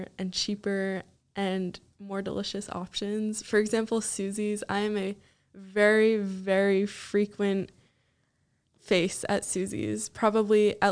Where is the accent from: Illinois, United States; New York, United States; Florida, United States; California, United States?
Florida, United States; And a lot of people from up north were struggling a lot more than us Floridians were.